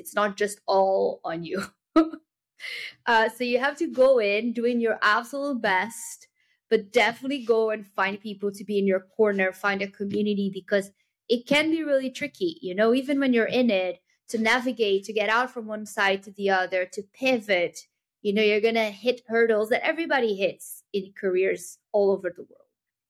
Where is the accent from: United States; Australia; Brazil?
Brazil; I am from Brazil, so and my family is very mixed, but like in terms of nationality, background.